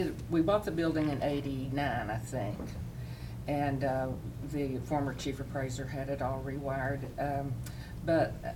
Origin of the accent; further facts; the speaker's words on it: Lamesa, Texas, United States; I was raised in La Mesa.